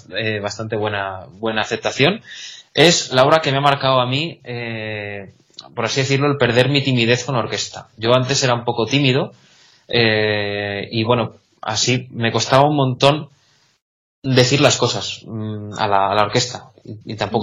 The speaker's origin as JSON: {"language": "Spanish", "town": "Salamanca", "region": "Castile and León", "country": "Spain", "lives_now": "Catalonia, Spain", "said": "yo soy de Salamanca y en Cataluña pues está todo más caro"}